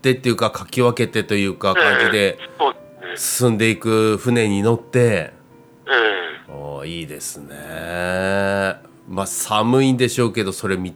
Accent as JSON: {"language": "Japanese", "town": "Asahikawa", "region": "Hokkaido", "country": "Japan", "tie": "born there", "said": "僕も旭川生まれなんで盆地ですから、"}